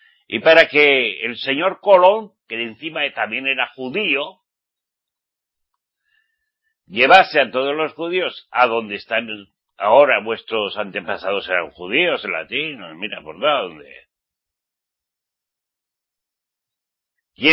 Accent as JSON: {"language": "Spanish", "country": "Spain", "said": "Y si no lo consigue, como saben que soy español, me acusan de que por culpa de los españoles fueron engañados"}